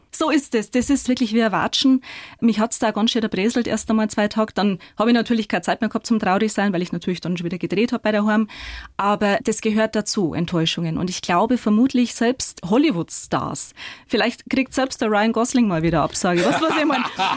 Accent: Bavaria, Germany; accent: Bavarian; ich habe gemeint, als Schauspielerin musst du ja Hochdeutsch können und ich habe so einen bayerischen Dialekt

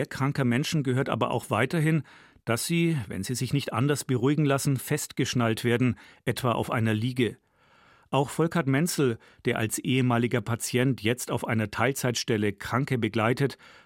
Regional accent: Bavaria, Germany; Von meiner Heimatstadt in Franken war es nicht sehr weit dorthin.

